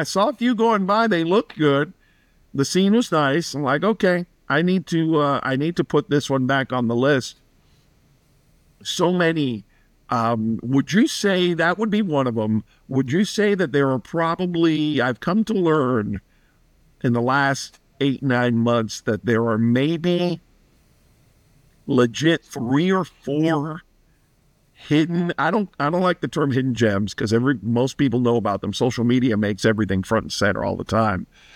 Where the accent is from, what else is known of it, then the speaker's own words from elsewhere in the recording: Miami, Florida, United States; moved away; Like before I moved away from Miami, I don't think I had been to the beach for 3 or 4 years. Like, how could you not? Well, I grew up with it.